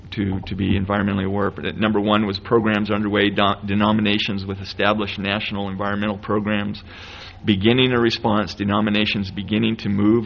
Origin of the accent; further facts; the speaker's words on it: Moab, Utah, United States; I remember growing up in Moab, one of the worst insults you could give somebody is "your mother is an environmentalist."